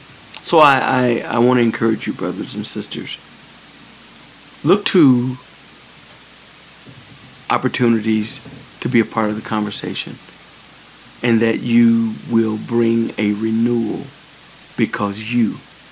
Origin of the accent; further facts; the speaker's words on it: United States; it just makes me so appreciate being an American, and so appreciate the graces that God has blessed me with in this country.